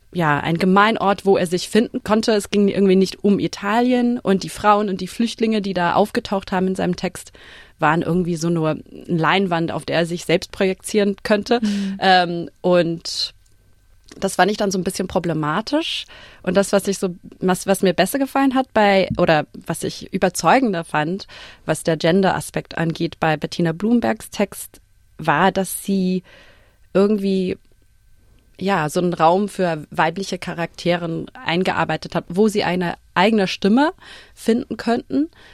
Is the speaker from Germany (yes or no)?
no; Melbourne, Victoria, Australia; first language English; German is a second language; ich bin hier in Melbourne aufgewachsen und habe Deutsch in der Schule gelernt. Mein Großvater hat nie Deutsch mit meiner Mutter gesprochen, deswegen hatten wir nur Englisch zu Hause, obwohl er aus Wien war.